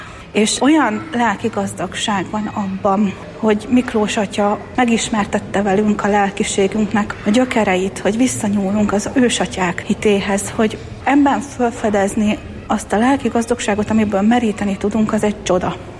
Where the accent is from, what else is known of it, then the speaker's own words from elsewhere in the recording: Szabolcs-Szatmár-Bereg, Hungary; Szabolcsi lány vagyok, Nyírségi lány, aki oda születtem és beleszülettem a görög katolikus vallásba